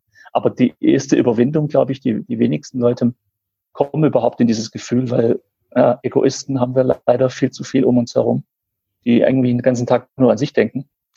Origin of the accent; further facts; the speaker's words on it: Baden-Württemberg, Germany; ich bin Schwabe und ich bin schwäbisch geboren und aufgewachsen.